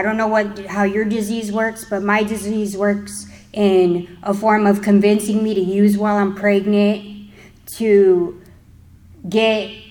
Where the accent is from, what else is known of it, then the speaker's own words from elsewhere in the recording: California, United States; So I'm from California, delayed flights, all that fun stuff to get here